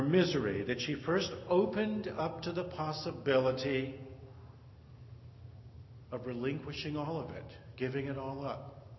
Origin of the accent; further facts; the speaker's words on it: Detroit, Michigan, United States; I've always loved to polka wildly at the Polish weddings and Italian weddings up in Detroit, my hometown.